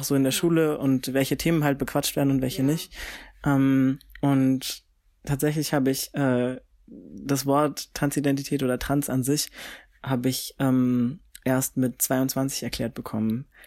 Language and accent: German; Frankfurt, Hesse, Germany; bei mir in Frankfurt, also ich komme ja aus Frankfurt